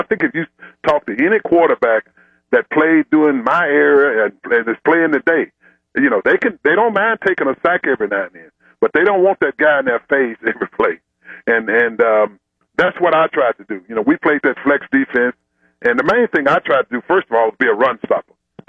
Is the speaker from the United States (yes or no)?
yes; Tennessee, United States; I'm from Tennessee, and it's always good to go home.